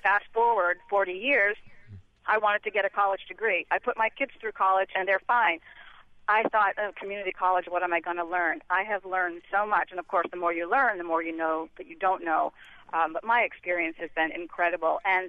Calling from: Bedford, Massachusetts, United States; Hi, I'm calling from Bedford, actually. I am a student at Middlesex Community College. I take classes in Bedford and in Lowell

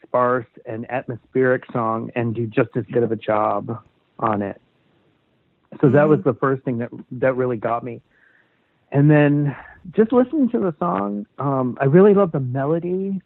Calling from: Seattle, Washington, United States; I've been a … fan since 1992, and I'm calling from Seattle, Washington.

